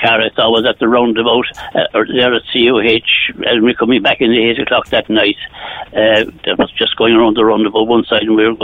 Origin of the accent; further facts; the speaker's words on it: Bantry, Munster, Ireland; I'm from Bantry originally.